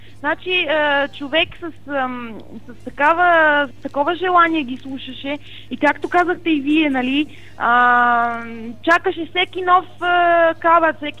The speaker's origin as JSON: {"language": "Bulgarian", "town": "Sofia", "region": "Sofia City", "country": "Bulgaria", "lives_now": "Italy", "said": "В момента съм живея в Италия, но от 7 години пътувам, нали, Италия, България, аз съм от София, нали?"}